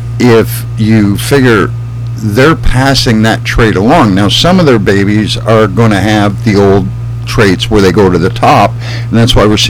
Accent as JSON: {"language": "English", "region": "Illinois", "country": "United States", "tie": "born there", "said": "because I was born in Illinois."}